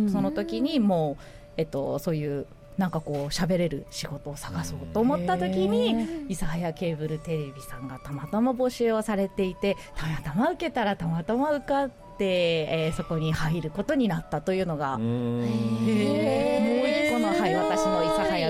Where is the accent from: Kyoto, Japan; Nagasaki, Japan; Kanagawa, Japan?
Nagasaki, Japan; Ōmura; also born or lived in Yamaguchi; 山口県にいた時がありました。で、地元に帰ってきて